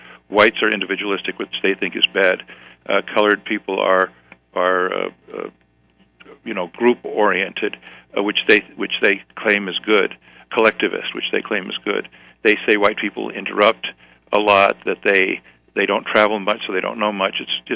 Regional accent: New York, United States; because I grew up in New York and I've been reading the New York Times since I was a little kid.

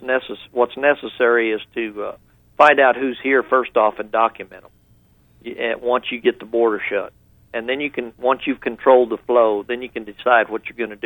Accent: Reserve, New Mexico, United States; also born or lived in Springerville, Arizona; Well, actually, I was born in Springerville in the old Rock Hospital there, and then I was raised in the little town of Reserve, New Mexico, which is straight across the state line in New Mexico.

